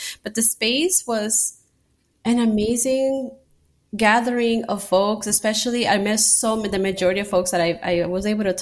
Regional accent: Nicaragua; now in United States; I'm an immigrant, you know, I'm originally from Nicaragua, and those were my ancestors come from the Latin America diaspora, and even further from other parts of the world.

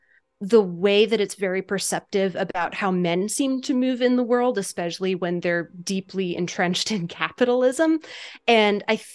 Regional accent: United States; I am an American Christian and I come from an American evangelical background.

